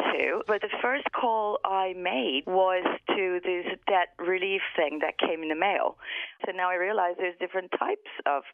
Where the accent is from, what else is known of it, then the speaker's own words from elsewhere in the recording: Mexico City, Mexico; also born or lived in England; Originally from Mexico City.